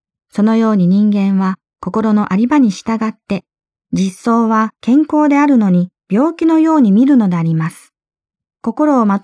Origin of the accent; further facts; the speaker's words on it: Nagasaki, Japan; また私は長崎出身なので、